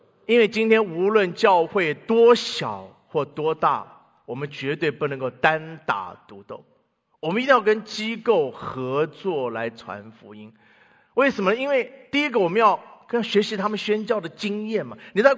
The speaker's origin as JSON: {"language": "Chinese", "country": "Taiwan", "tie": "born or raised there", "lives_now": "United States", "said": "我只记得我小时候在台湾听过西非农耕队这个名词"}